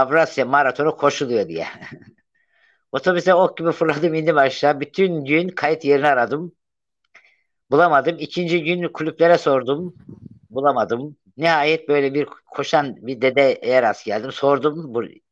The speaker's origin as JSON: {"language": "Turkish", "town": "Havza", "region": "Samsun", "country": "Turkey", "tie": "born or raised there", "said": "Ben köy çocuğuyum. Köyde büyüdüm. Samsun ilinin Havza ilçesinin Hilmiye köyünde bir dağ köyü. Çok az işlenir toprak. Daha çok kayalık. Biz küçükken dediğim 1959 yıllarında doğdum."}